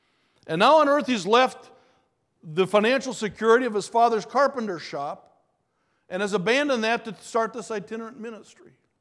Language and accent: English; Minnesota, United States; We're from Minnesota.